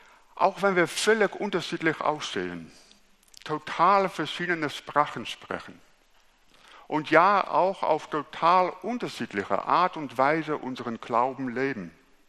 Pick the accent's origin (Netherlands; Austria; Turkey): Netherlands; German is a second language; now in Germany; ich komme aus Holland und ich habe eine deutsche Frau, deswegen hat sich der Weg für mich nach Deutschland geführt. Ich war Pastor in Lichtenrade